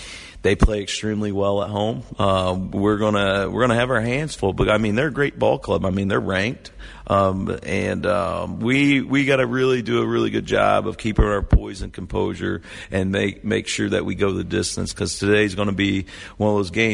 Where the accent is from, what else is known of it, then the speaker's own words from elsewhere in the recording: Martinsville, Indiana, United States; I grew up in Martinsville, Indiana, which is like 20 minutes from Bloomington.